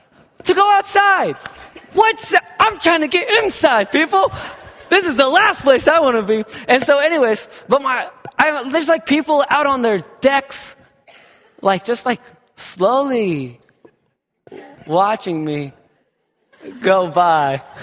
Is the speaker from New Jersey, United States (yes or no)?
no; Georgia, United States; I told you I'm from Georgia. Tornadoes are not normal for me.